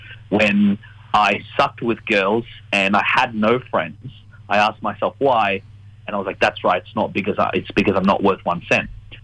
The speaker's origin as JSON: {"language": "English", "country": "India", "said": "And, you know, during that time, I got teased for being Indian because there was no other Indians around."}